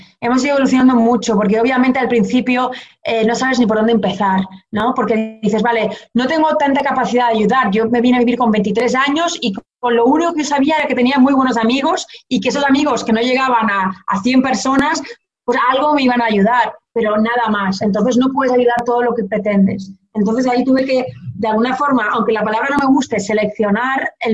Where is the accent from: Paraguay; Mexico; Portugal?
Portugal; now in Spain; porque yo soy portuguesa. Nací en Portugal